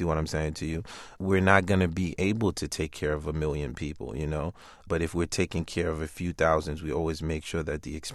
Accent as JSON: {"language": "English", "town": "Brooklyn", "region": "New York", "country": "United States", "said": "I'm always going to be testy because I'm from Brooklyn, right?"}